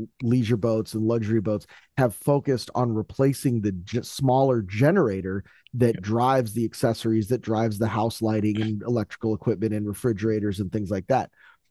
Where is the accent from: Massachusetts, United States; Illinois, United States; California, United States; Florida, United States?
Florida, United States; Miami; when I was a young kid, I grew up in Miami, so we were around boats all the time.